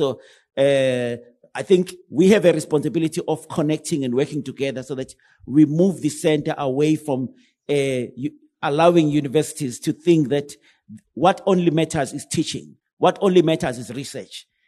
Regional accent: Umlazi, KwaZulu-Natal, South Africa; I grew up in Umlazi, went to university

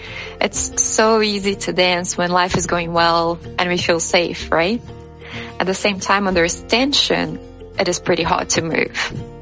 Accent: Brazil; born there; English is a second language; I was born in Brazil.

